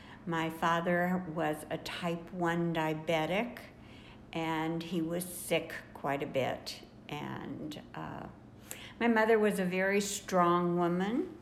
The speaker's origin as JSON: {"language": "English", "town": "St. Louis", "region": "Missouri", "country": "United States", "tie": "born or raised there", "said": "I grew up in St. Louis, Missouri. I had a good childhood."}